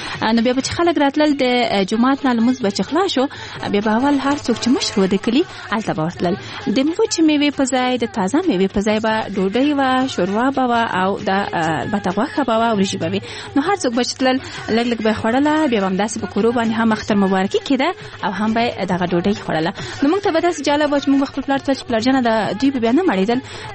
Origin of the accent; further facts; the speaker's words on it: Kabul, Afghanistan; زه په زابل ولایت کې زیږېدلې هم نه یم، زه په کابل کې زیږېدلې یم او دلته رالویه شوې یم.